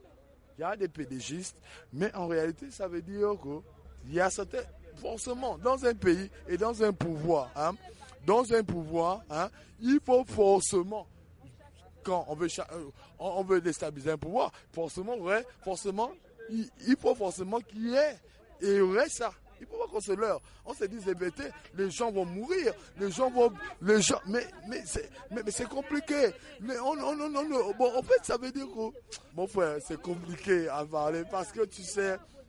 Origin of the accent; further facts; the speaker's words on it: Gabon; Mais moi, ce que je veux en tant que Gabonais, citoyen Gabonais, je veux la tranquillité.